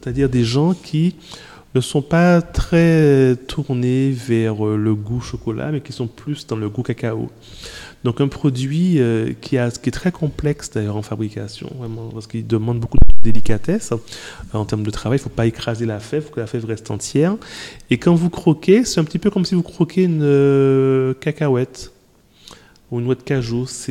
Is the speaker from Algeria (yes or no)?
no; Martinique, France; Même chez nous, en Martinique, on a des attaques qui sont toujours à découvrir